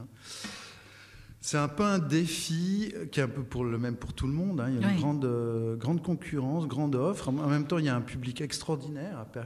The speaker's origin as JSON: {"language": "French", "town": "Le Locle", "region": "Neuchâtel", "country": "Switzerland", "tie": "born or raised there", "said": "moi, j'ai grandi dans le Jura, où il y a un accent terrible, on dit le char, puis des choses comme ça, puis voilà, puis j'habitais au Locle."}